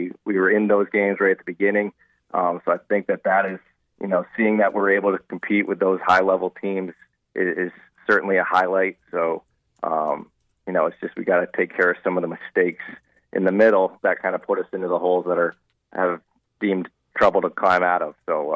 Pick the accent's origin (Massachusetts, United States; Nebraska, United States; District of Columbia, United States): Massachusetts, United States; Shelburne Falls; But growing up, I grew up in Western Massachusetts, a small town called Shelburne Falls.